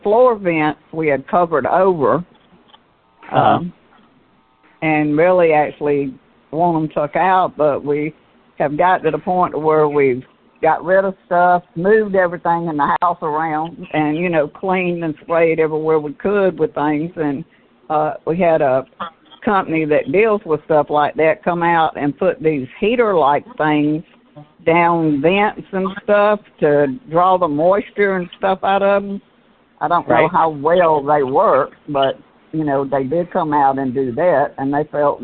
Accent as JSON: {"language": "English", "region": "South Carolina", "country": "United States", "tie": "born there", "said": "I was born in South Carolina, and my parents, I never remember us having any problem with anything like that in our home when I was growing up."}